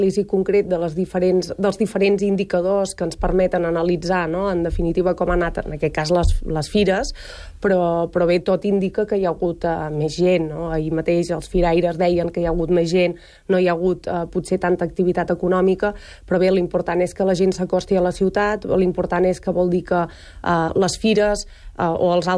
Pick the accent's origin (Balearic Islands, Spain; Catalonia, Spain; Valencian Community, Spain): Catalonia, Spain; Girona; la gent que som de Girona i que hem assistit